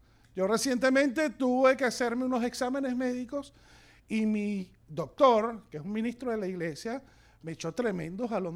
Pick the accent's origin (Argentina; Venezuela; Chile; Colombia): Venezuela; Cuando yo estudié veterinaria hace muchos años en mi país, en Venezuela